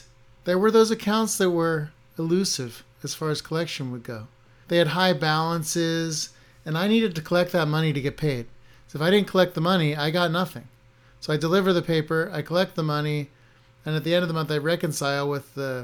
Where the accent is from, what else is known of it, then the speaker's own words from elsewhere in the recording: New Jersey, United States; When I was a kid growing up, I grew up in South Jersey.